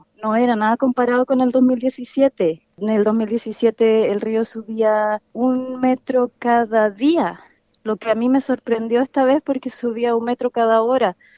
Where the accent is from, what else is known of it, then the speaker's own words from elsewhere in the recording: Chile; yo vengo de Chile y llueve todo el tiempo en Chile, en el sur, y nunca se inunda, porque claro, pero vivimos al lado del mar